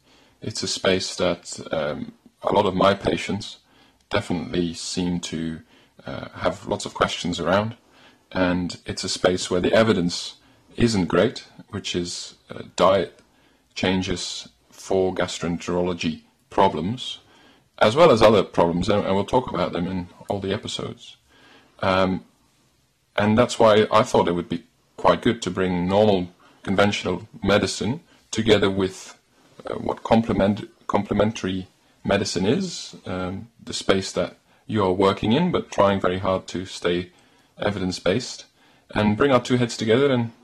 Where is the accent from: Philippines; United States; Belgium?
Belgium; I think growing up in Belgium, doctors were admired, doctors were respected